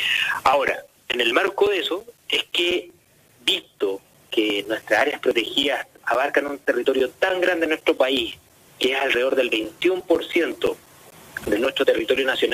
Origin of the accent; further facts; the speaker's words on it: Santiago, Santiago Metropolitan Region, Chile; para los que somos de Santiago